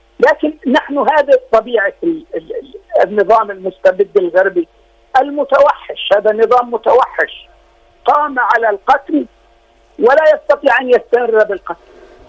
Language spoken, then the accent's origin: Arabic; Palestine; عنا كفلسطينيين